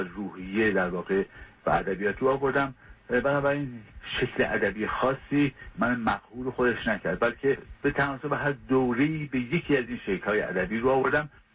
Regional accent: Qazvin, Iran; born there; من در 1318 در قزوین متولد شدم

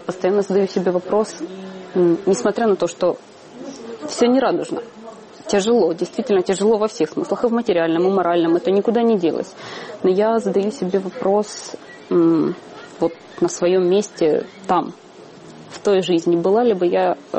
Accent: Donetsk, Donetsk Oblast, Ukraine; now in Kyiv, Ukraine; Два года назад, будучи врачом интерном в родном городе Донецке

